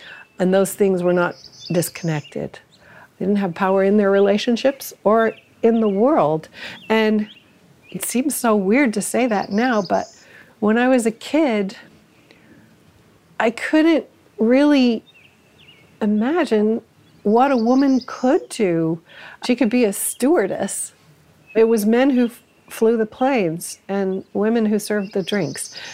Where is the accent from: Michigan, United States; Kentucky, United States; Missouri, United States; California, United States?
Kentucky, United States; accent: Kentucky; I was shocked that my accent, my Kentucky accent, my Kentucky origins, just knowing that I was from Kentucky made people laugh